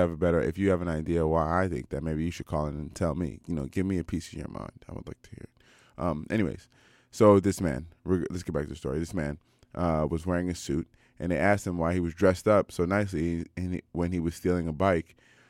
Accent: United States; it's so largely shaped by me being American.

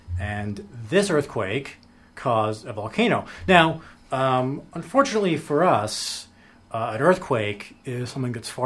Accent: Vancouver, British Columbia, Canada; growing up in the Vancouver area

